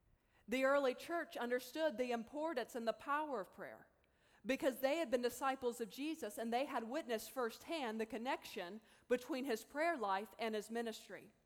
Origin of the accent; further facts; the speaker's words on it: Cleveland, Tennessee, United States; now in Atlanta, United States; I'm from Cleveland, Tennessee, where this school is at. I've been living in Atlanta, but I have roots in Ohio.